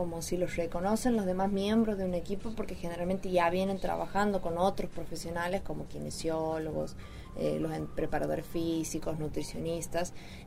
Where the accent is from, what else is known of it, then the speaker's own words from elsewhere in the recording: Argentina; como argentina, como fan del fútbol